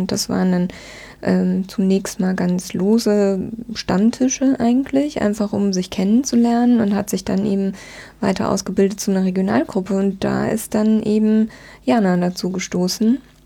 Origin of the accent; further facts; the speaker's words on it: Heidelberg, Baden-Württemberg, Germany; also born or lived in Hamburg / Bremen; ich bin 2006, nachdem ich lange in Hamburg bzw. in Bremen eigentlich länger gelebt habe, zurück in meine Heimatregion nach Heidelberg gezogen